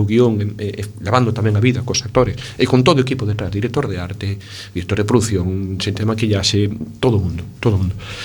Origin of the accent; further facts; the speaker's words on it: Galicia, Spain; rir de nós mesmos, non? Rir de como somos galegos